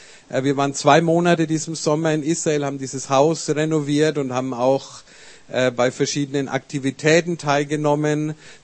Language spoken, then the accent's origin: German; Nuremberg, Bavaria, Germany; also born or lived in Spain; Ich komme ursprünglich aus Nürnberg, für die, die mich nicht kennen, aber wir wohnen im Ruhrgebiet. Wir waren lang Missionare in Spanien. Meine Frau und ich, wir haben 3 Kinder und sind vor 10 Jahren nach Deutschland zurückgekommen.